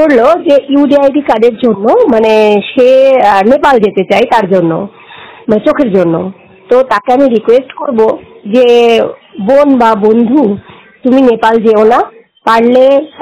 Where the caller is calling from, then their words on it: West Bengal, India; বর্তমানে পশ্চিমবঙ্গ বীরভূম থেকে